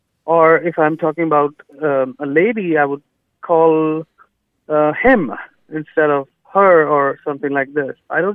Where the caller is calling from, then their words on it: Houston, Texas, United States; English is a second language; I am calling from Houston.